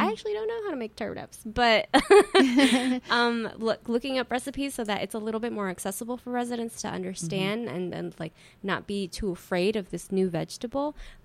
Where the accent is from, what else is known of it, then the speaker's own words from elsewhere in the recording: Ecuador; I'm Ecuadorian. I am from Ecuador.